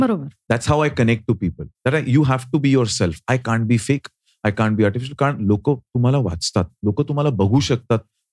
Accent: Maharashtra, India; मी एक साधा मराठी मुलगा आहे

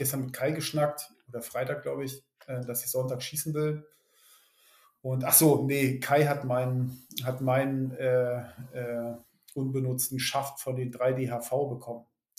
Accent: Schleswig-Holstein, Germany; Das ist so, ich sag mal, das früheste Turnier, was so bei uns in Schleswig-Holstein ist.

